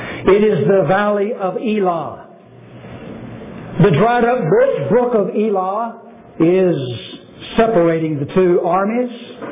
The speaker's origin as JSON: {"language": "English", "town": "Fort Worth", "region": "Texas", "country": "United States", "tie": "born or raised there", "also_born_or_lived": "Port Arthur", "lives_now": "Tennessee, United States", "said": "I was born in Port Arthur, Texas. I was raised in Fort Worth, Texas. I know barbecue."}